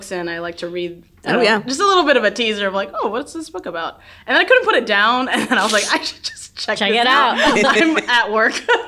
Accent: California, United States; now in Lansing, United States; but I'm from Southern California and I am a self-proclaimed pretentious person with certain things.

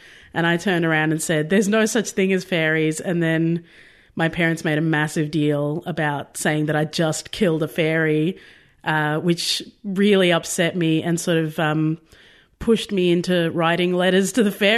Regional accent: Bairnsdale, Victoria, Australia; I grew up in Bairnsdale out in Gippsland and we used to go to Buchan a lot, which is famous for some natural underground caves.

